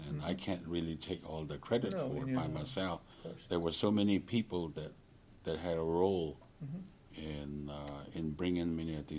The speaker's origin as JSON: {"language": "English", "region": "Navajo Nation", "country": "United States", "said": "We're an Indian tribe that has a huge amount of resources, diversified resources."}